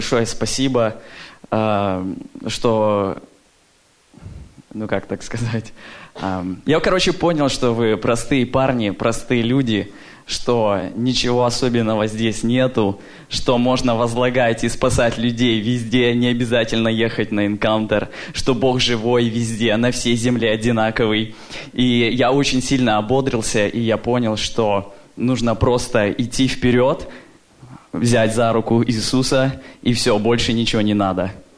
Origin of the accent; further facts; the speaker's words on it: Karaganda, Karaganda Region, Kazakhstan; я из Казахстана, из Караганды, очень долго ехал до вас.